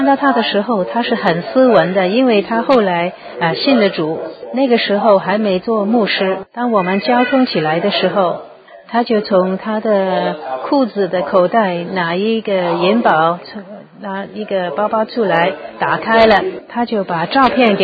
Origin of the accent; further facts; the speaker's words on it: Guangdong, China; 好像我们广东人说啰啰晕就不舒服，觉得不舒服的意思